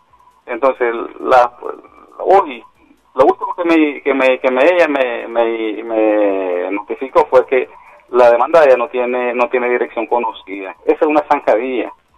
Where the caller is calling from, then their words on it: Managua, Nicaragua; de Managua.